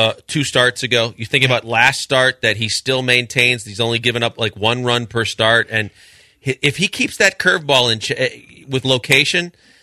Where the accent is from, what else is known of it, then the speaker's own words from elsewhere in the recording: Milwaukee, Wisconsin, United States; Well, and I'm with you because I grew up in Milwaukee.